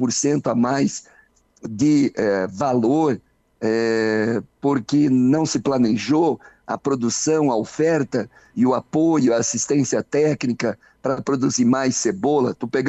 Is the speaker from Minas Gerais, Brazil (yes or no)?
no; Santa Catarina, Brazil; E como catarinense, primeiro agradecer ao povo de Santa Catarina